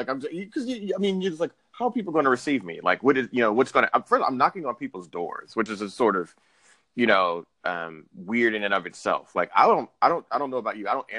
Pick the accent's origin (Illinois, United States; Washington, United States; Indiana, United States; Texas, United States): Texas, United States; Houston; now in New York, United States; I'll tell you that I'm from Houston, Texas.